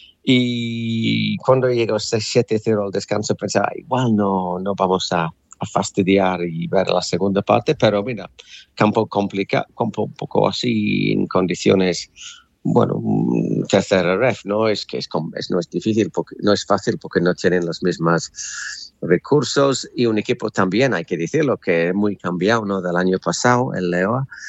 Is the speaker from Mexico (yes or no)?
no; England, United Kingdom; Spanish is a second language; Personalmente, obviamente soy inglés y hay historia entre los dos países, ¿no?